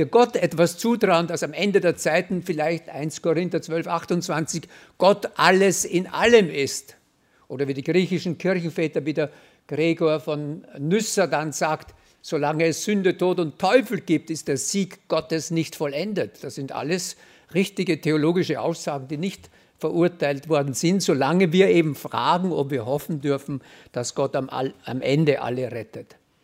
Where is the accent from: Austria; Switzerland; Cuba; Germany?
Austria; wo 100% dann bei uns in Österreich